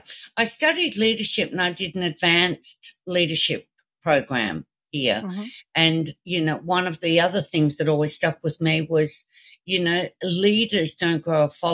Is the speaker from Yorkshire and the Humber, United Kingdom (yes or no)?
no; Liverpool, North West England, United Kingdom; born there; she actually remembered that I was born in Liverpool, England, not in Australia.